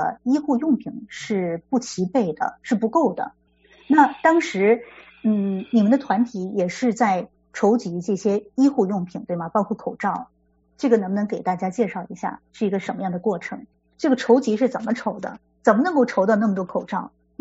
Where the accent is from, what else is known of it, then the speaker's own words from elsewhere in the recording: China; 像我们中国人有一句话就说礼轻情意重